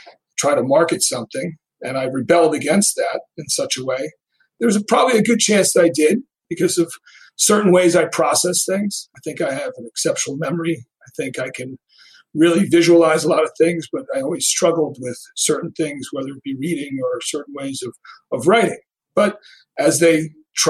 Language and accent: English; Rye, New York, United States; I grew up in Rye, New York. My dad had grown up in Rye, New York.